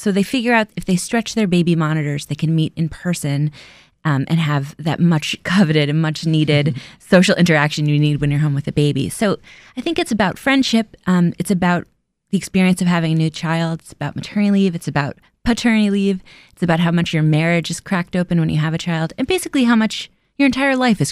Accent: Kingston, New York, United States; But I'm from the Hudson Valley in New York State, but Kingston, New York, which is 90 miles north. When I grew up there, IBM had closed, and so it was sort of a recessed town

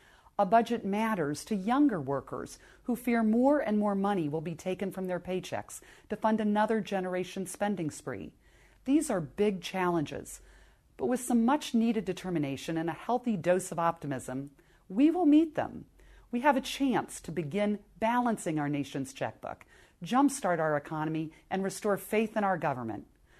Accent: Indiana, United States; It's a pleasure to speak to you from Hamilton County in my home state of Indiana. I've lived in Indiana just about all my life.

